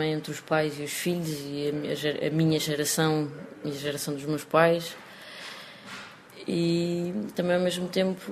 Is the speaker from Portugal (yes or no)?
yes; Vila Franca de Xira, Lisbon, Portugal; mostra a minha terra, mostra uma parte da minha terra que é junto ao Rio Tejo, que é uma zona que eu acho absolutamente incrível e que é linda